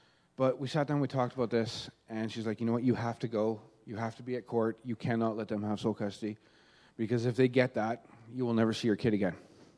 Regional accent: Edmonton, Alberta, Canada; now in Red Deer, Canada; You know what? I'm from Edmonton. I'm not from Red Deer. I've only been here a couple times. I've driven through. But I came here two and a half months ago, for her.

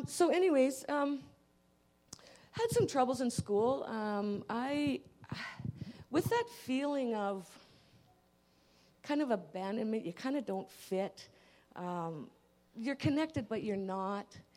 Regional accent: Drayton Valley, Alberta, Canada; born there; I was born in 1964 in Drayton Valley, Alberta, which was an oil field town.

